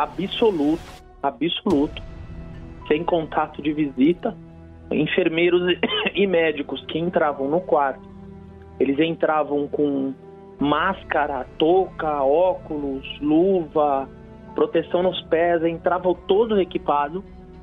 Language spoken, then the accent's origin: Portuguese; São Paulo, Brazil; Sim, sou de São Paulo, Zona Norte, aqui de Santana.